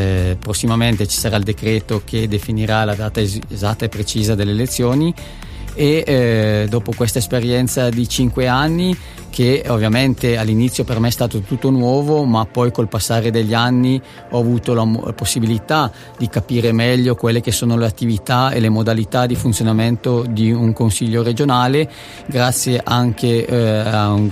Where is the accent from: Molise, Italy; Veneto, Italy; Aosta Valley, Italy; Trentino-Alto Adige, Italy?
Aosta Valley, Italy; Champdepraz; che è proprio nel mio paese, cioè il comune di Chant-de-Prat